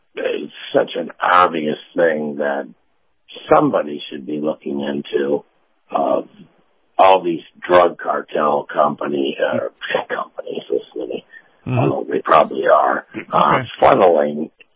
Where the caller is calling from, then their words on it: Tampa, Florida, United States; Yeah, it's … in Tampa here, Captain.